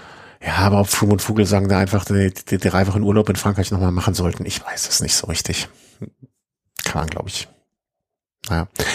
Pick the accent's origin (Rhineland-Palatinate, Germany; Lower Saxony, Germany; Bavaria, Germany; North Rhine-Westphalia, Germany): North Rhine-Westphalia, Germany; Cologne; also als Kölner Patriot